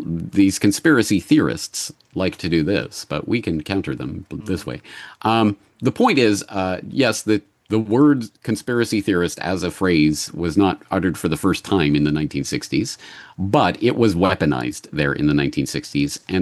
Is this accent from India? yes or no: no; Canada; my experience growing up in Canada throughout my life